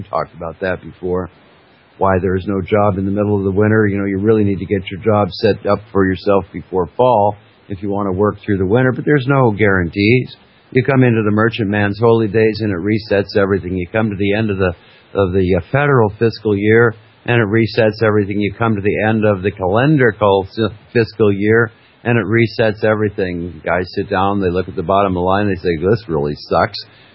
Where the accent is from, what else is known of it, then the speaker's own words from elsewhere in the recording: Alaska, United States; You know, that's twice as big as the town I grew up in Alaska.